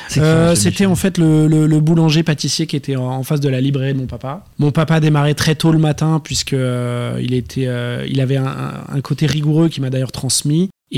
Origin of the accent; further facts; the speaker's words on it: Paris, Île-de-France, France; born there; parce que mon père était d'origine bretonne. Et dans la génération avant, ma grand-mère aussi. Mais moi, je suis né à Paris.